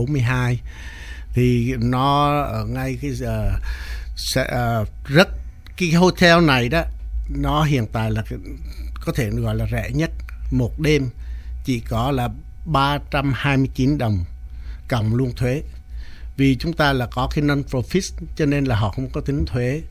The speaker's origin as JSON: {"language": "Vietnamese", "region": "Central Vietnam", "country": "Vietnam", "said": "Mặc dù tôi là người Trung nhưng mà tôi vì đó là những cái rất quan trọng mà tôi khuyến khích con tôi cố gắng"}